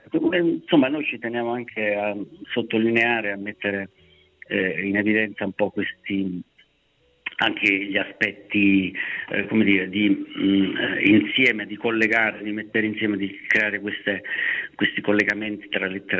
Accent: Trivento, Molise, Italy; Trivento, che è il mio paese.

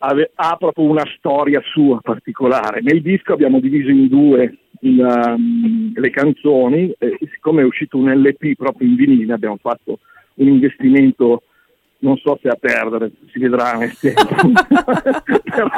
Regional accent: Lombardy, Italy; non ne facciamo necessariamente una colpa, purtroppo siamo di quel territorio.

